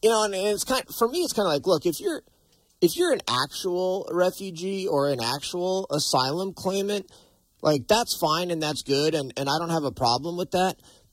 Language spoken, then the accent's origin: English; Manhattan, New York, United States; I'm from Manhattan, grew up in Manhattan.